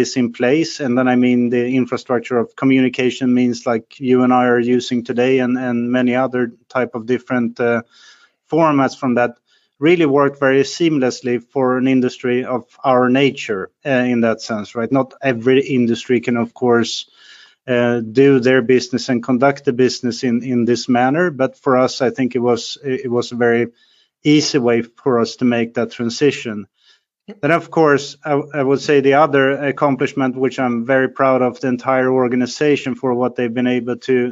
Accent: Sweden; also born or lived in United States; I'm born and raised in Sweden. I live here for most of my life. I must say I've done a couple of stints outside of Sweden for about 5 years in predominantly in the US.

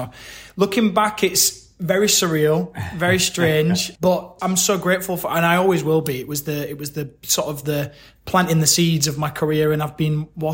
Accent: Yorkshire and the Humber, United Kingdom; for somebody from the UK, I'm from Yorkshire, so for me, coming into Japan was so incredibly different from anything I'd ever experienced before

